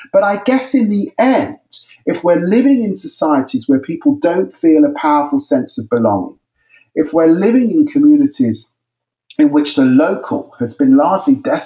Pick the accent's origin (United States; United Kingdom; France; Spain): United Kingdom; England; I'm English, and I'm proud to be Caribbean. I'm proud to be a Spurs supporter. And as I sit here speaking to you in London